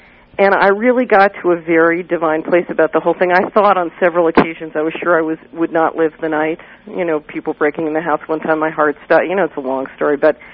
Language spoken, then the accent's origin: English; Philadelphia, Pennsylvania, United States; No. I grew up in West Philadelphia, in the streets of West Philadelphia.